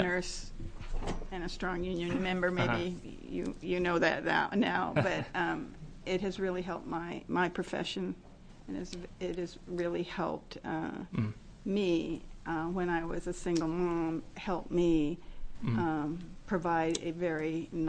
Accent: Gresham, Oregon, United States; I come from the Gresham area, and it has some of the densest poverty in the state per capita.

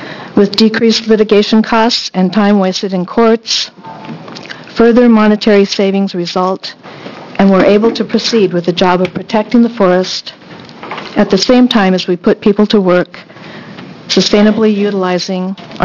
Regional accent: Cottage Grove, Oregon, United States; from Cottage Grove. I'm a resident of Lane County, not affiliated with any organizations here.

